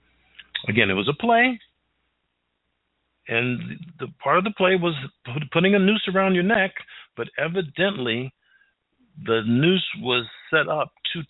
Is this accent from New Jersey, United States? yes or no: no; St. Louis, Missouri, United States; Won a Super Bowl in St. Louis. I am from St. Louis.